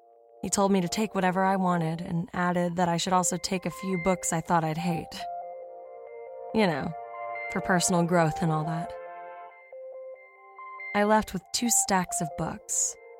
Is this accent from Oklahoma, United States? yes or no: yes; Stillwater, Oklahoma, United States; Back when I was still just a dirty-faced kid growing up in Oklahoma, my hometown, Stonewater, would organize a countywide treasure hunt every summer for the kids.